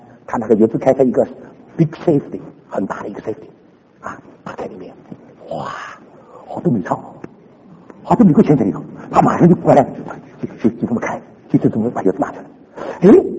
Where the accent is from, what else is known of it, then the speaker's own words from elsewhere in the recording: Shanghai, China; 我们上海人就这个毛病。